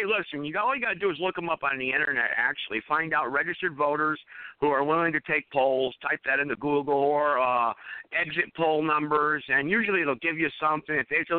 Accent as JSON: {"language": "English", "region": "Connecticut", "country": "United States", "said": "Plus, trust me, I'm originally from Connecticut."}